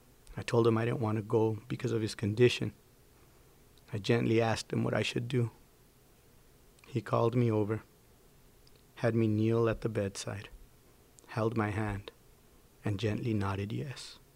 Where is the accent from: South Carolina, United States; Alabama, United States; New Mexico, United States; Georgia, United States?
New Mexico, United States; Las Cruces; what is now my hometown of Las Cruces, New Mexico